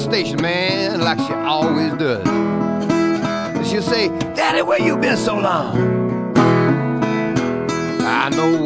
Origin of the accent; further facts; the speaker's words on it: Toronto, Ontario, Canada; they were actually performing in Toronto, which is my hometown, Toronto, Ontario, Canada